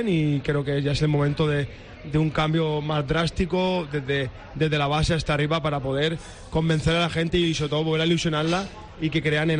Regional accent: Alicante, Valencian Community, Spain; Todos los que somos herculanos, alicantinos, que sentimos esto como parte nuestro

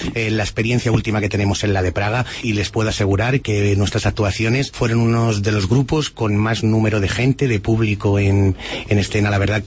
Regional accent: La Puebla de Montalbán, Castilla-La Mancha, Spain; aunque yo soy de la Puebla, mi escuela está en Fuensalida

